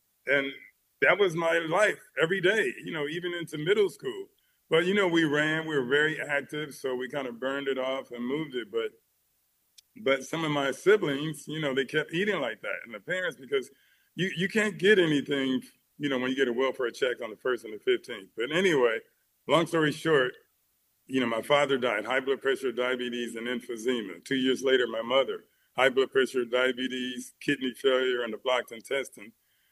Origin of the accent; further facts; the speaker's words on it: Los Angeles, California, United States; I grew up, I'm number 10 of 12 kids. I grew up in Watts, South Central, whatever you want to call it.